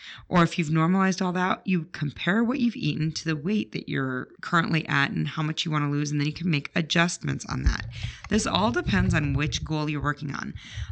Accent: Chicago, Illinois, United States; But I'll tell you, I grew up in Chicago. We do not eat thin crust pizza.

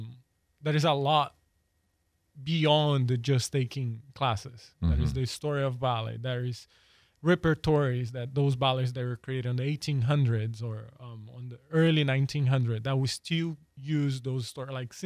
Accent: Brazil; English is a second language; now in United States; I have been all over the U.S. already, And I'm from Brazil originally

